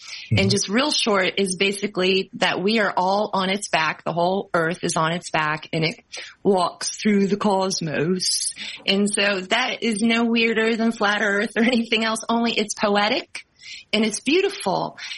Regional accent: Cincinnati, Ohio, United States; moved away as an adult; also born or lived in Los Angeles; now in South Carolina, United States; and I hail from Cincinnati, Ohio originally. I just got out of Los Angeles. I lived there for 7 years, and now I am in South Carolina

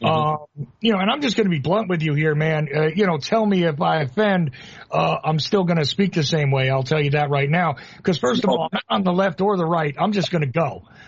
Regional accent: Northeast, United States; now in Georgia, United States; You can clearly tell, though I live in Georgia, I'm from the Northeast.

